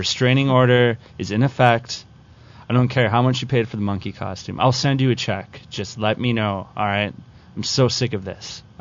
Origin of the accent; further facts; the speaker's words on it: Green Bay, Wisconsin, United States; I'm from Green Bay.